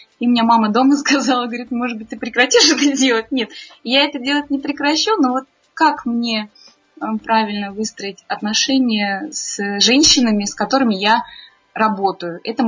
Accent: Voronezh, Voronezh Oblast, Russia; Я из Воронежа.

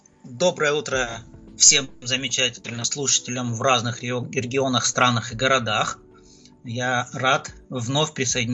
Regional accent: Krasnodar, Krasnodar Krai, Russia; из Краснодара. У нас немножко идет дождь. Я рад всех слышать.

